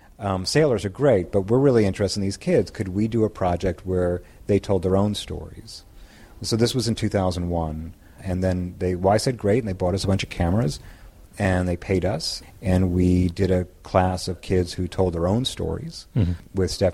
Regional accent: Larchmont, New York, United States; I grew up in Larchmont.

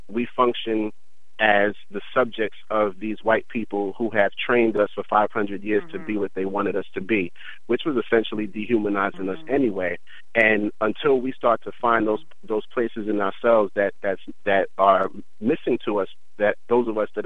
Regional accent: Brooklyn, New York, United States; now in New Jersey, United States; I'm from Brooklyn, New York, and I live in Jersey.

